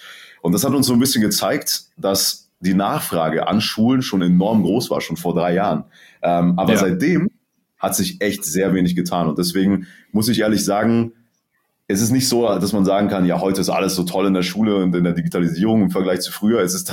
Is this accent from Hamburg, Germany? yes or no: no; Mosbach, Baden-Württemberg, Germany; wir kommen aus Mosbach, das ist eine Kleinstadt in Baden-Württemberg